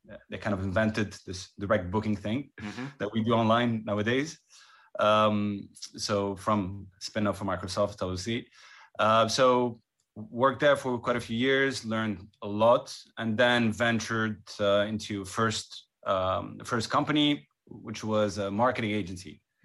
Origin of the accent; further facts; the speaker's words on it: Montreal, Quebec, Canada; now in London, United Kingdom; I grew up in Montreal, moved to London 2008-09